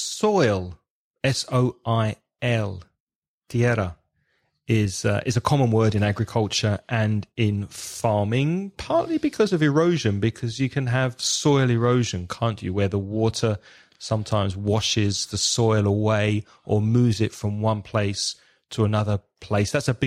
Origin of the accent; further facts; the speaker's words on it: England, United Kingdom; now in Spain; My neighbor is constantly aware that I'm English